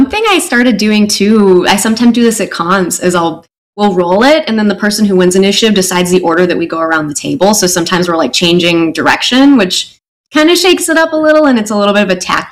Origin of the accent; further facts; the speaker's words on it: Wisconsin, United States; because I grew up in southern Wisconsin. I'm from Wisconsin, and this was in the 90s during the TSR era.